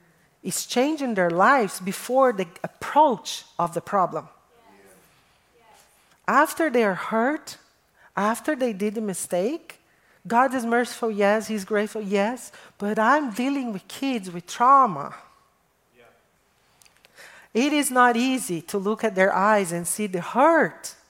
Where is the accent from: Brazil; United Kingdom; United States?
Brazil; English is a second language; When I was growing up in Brazil, rules and expectations were completely different than now.